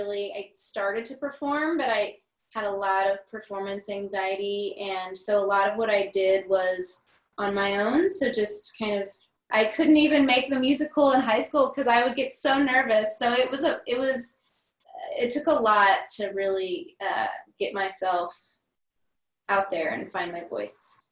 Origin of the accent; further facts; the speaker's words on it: Cape Girardeau, Missouri, United States; Yeah, I grew up in Cape Girardeau.